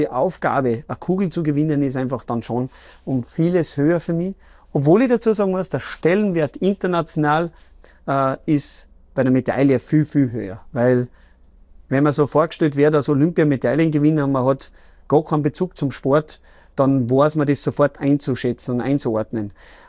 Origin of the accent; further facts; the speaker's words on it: Salzburg, Austria; für notdürftige Familien in Pinzgau, da wo ich aufgewachsen bin